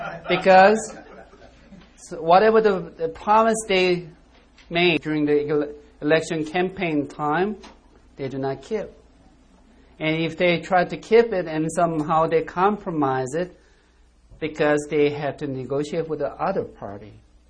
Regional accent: South Korea; Some of you can tell I'm from other country, and some of you think that I'm from Italy. No, I'm not from Italy. I'm from South Korea.

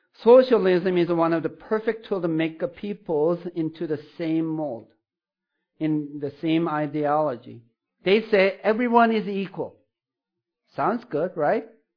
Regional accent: South Korea; I'm from South Korea, where we faced the communist, where we lived under the communist regime for a while.

